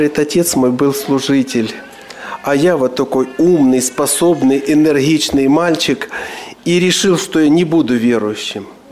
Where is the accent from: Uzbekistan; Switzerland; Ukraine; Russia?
Ukraine; Crimea; Он узнал, что я из Крыма.